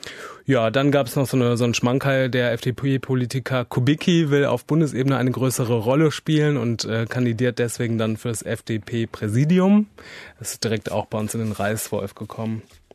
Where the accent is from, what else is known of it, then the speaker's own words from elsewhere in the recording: Siegen, North Rhine-Westphalia, Germany; Ich komme ja aus Siegen